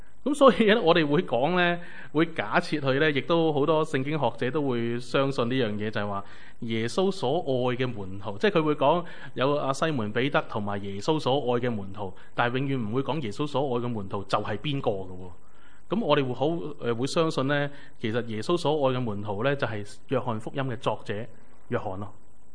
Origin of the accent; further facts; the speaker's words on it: China; 就唔似我哋中国人嘅坟墓就要掘开啲泥啊